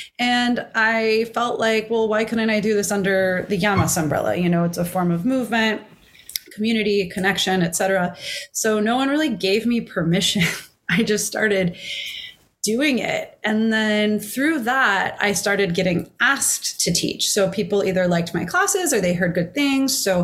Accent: Newport News, Virginia, United States; I grew up in Virginia. I'm a Newport News church kid.

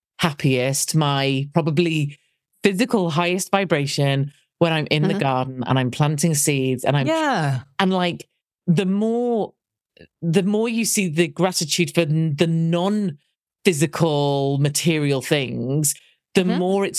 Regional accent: United Kingdom; we had a conversation before we got started about the weather because I'm British and that's what we

